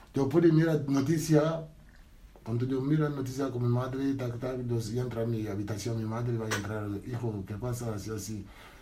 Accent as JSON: {"language": "Spanish", "region": "Dakar", "country": "Senegal", "second_language": "Spanish", "said": "Nosotros estamos de casa más. Ahora somos ahora capital allí, Dakar."}